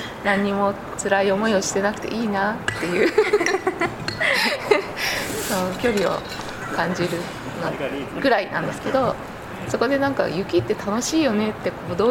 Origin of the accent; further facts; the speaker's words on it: Fukui, Japan; 私は福井です。